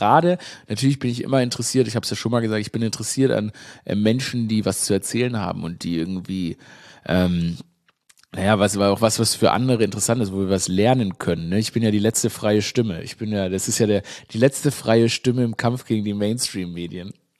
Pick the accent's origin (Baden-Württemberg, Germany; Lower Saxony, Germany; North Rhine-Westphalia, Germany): Baden-Württemberg, Germany; Stuttgart; ich komme ja, ich meine, aus Stuttgart, die Schwaben, die sagen Aurel.